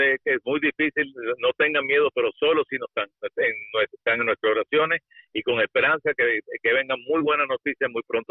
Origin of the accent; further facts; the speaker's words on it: Cuba; sé lo que están pasando porque todos somos cubanos.